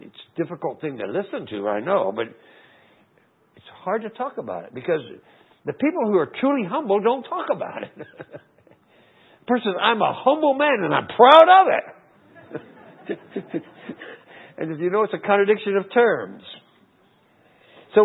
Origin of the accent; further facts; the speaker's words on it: Texas, United States; born there; I was born in Texas. No, it wasn't my fault. but that's where my mother was, and I wanted to be near her. Now, what is it that Texans are famous for? Pride.